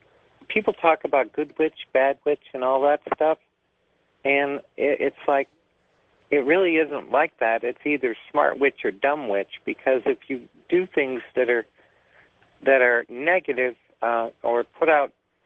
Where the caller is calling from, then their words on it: Everett, Washington, United States; I'm calling from Everett, Washington.